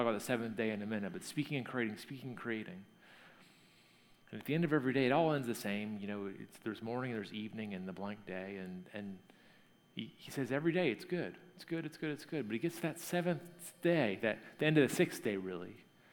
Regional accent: Georgia, United States; I said in first service, I said, I'm from Georgia. I don't know Texas stuff.

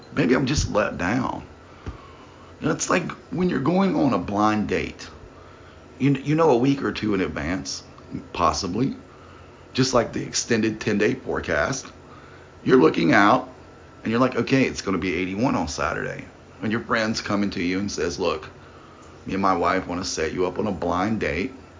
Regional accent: the South, United States; You know, I'm originally from the South, so if it's 81, it's probably more like 89.

